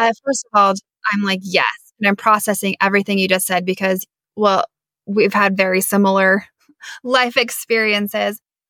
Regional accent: Idaho, United States; I'm from Northern Idaho. There were like, you know, 5 or 6,000 people in our hometown.

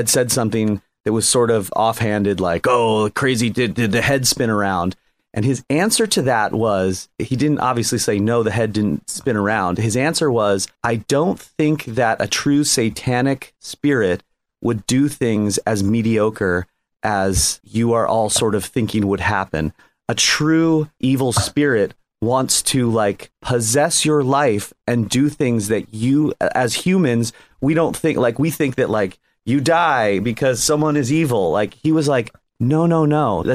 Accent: Sierra Madre, California, United States; I had a paper route delivering the Star News in Pasadena. I grew up in Sierra Madre.

